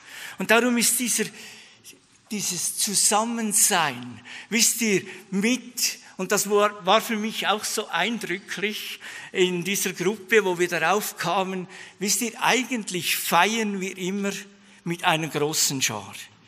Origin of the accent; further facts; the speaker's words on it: Sternenberg, Zurich, Switzerland; ich bin aufgewachsen in Sternenberg. Das ist so eine Berggemeinde im Kanton Zürich.